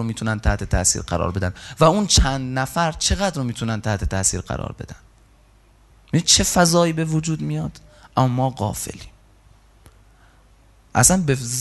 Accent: Iran; تا خلاصه رسیدیم به این که بهشون گفتیم ما از ایرانیم.

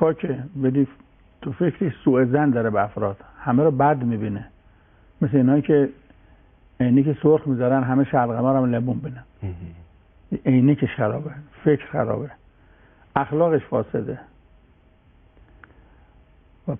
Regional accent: Iran; و منم به عنوان یه ایرانی لقب دیگه ندارم

